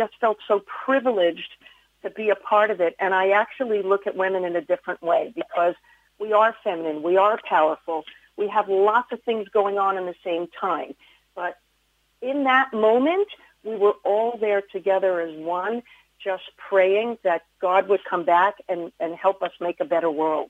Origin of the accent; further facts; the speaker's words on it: New York, United States; accent: New York; I was hoping I lost my New York accent, but I guess I haven't.